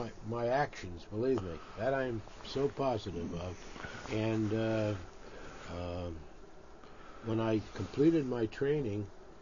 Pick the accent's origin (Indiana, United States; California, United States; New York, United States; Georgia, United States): New York, United States; Well, I'm a New Yorker, born and bred